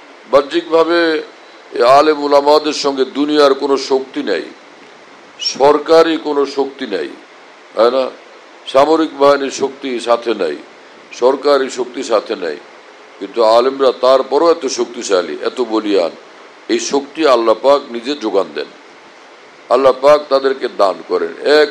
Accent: Bhola, Barisal Division, Bangladesh; আমার বাড়ি ভোলাতে, আমাদের বাড়ির কাছে এক মাদ্রাসা হলো কিভাবে, বহু বছর আগে দেখলাম যে একটা বাড়ির থেকে বের হওয়ার রাস্তায়

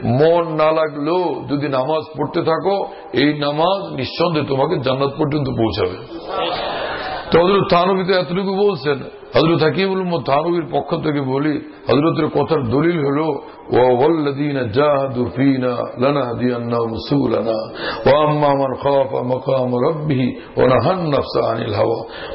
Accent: Bhola, Barisal Division, Bangladesh; আমার বাড়ি ভোলা

